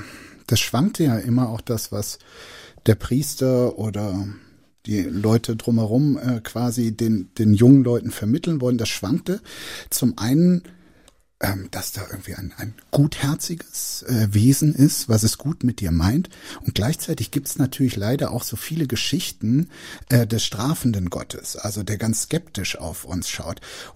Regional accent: Bergisch Gladbach, North Rhine-Westphalia, Germany; born there; wo ich geboren bin, dann meinte sie Bergisch Gladbach

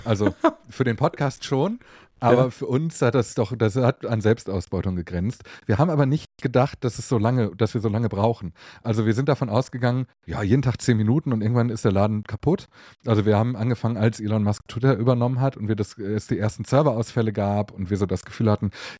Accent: Mülheim an der Ruhr, North Rhine-Westphalia, Germany; ich komme aus Mülheim an der Ruhr. Das ist eine kleine Stadt im Ruhrgebiet, die hat 175.000 Einwohnerinnen und Einwohner

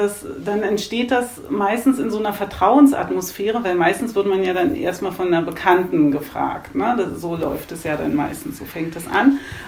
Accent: Germany; weil ich komme von der Elbe. Also ich bin in so einem ganz kleinen Kaff aufgewachsen in der Nähe der Elbe.

